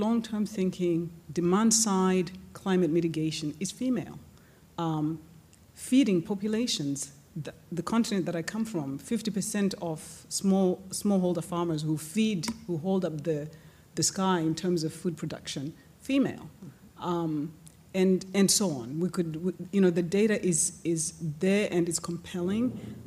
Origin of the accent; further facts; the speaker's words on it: Zimbabwe; born there; I was born in Zimbabwe.